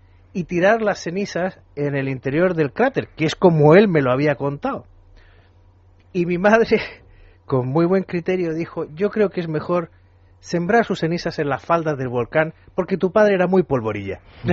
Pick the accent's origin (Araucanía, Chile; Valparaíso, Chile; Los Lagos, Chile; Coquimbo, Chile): Los Lagos, Chile; Osorno; a 60 kilómetros de mi casa, en Osorno, Chile.